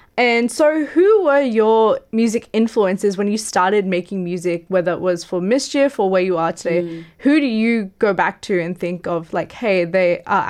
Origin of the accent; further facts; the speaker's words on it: Australia; those two experiences of being South Asian and growing up in Australia